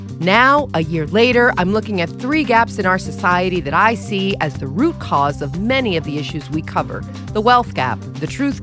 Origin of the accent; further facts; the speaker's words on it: New York City, New York, United States; What's up, New York City? We've got a lot of loyal New York listeners in the house today. This is my hometown.